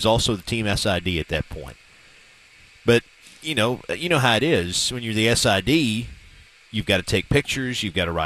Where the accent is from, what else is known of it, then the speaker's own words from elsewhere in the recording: Morristown, Tennessee, United States; I'm from East Tennessee. So I grew up in a town called Morristown, about 45 minutes northeast of Knoxville.